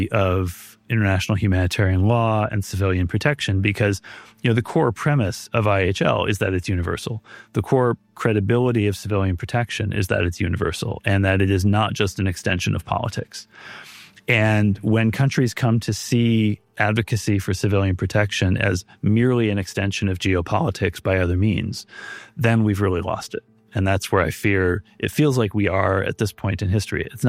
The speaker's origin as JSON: {"language": "English", "country": "United States", "said": "I'm an American watching what's happening in my country."}